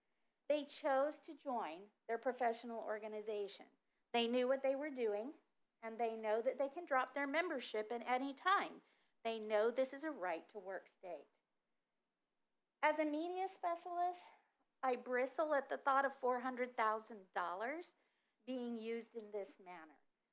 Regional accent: Florida, United States; I'm from Alachua County.

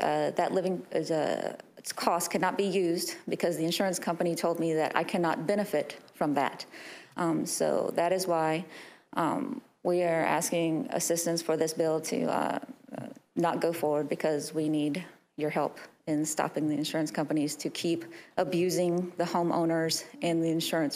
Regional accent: Marianna, Florida, United States; I come from Jackson County. Marianna is the city.

